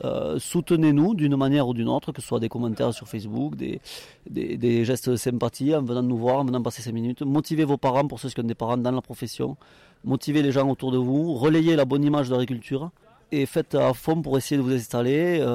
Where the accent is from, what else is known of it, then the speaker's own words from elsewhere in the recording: Barran, Occitanie, France; De Baran, une petite commune à 15 km d'ici.